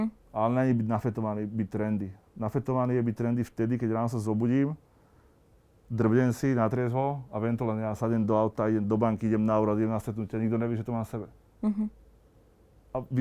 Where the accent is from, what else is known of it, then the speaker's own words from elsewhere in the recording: Bratislava, Bratislava Region, Slovakia; also born or lived in Ilava; síce som není Bratislavčan, narodil som sa v Ilave, ale od jedného roku žijem na Kramároch, nie v Bratislave, ale na Kramároch, opakujem